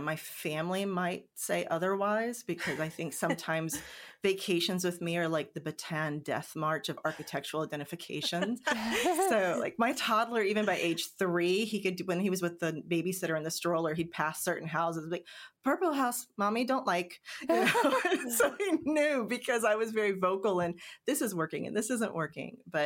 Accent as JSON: {"language": "English", "region": "Virginia", "country": "United States", "said": "So I'm from Virginia. And I love my home state very much"}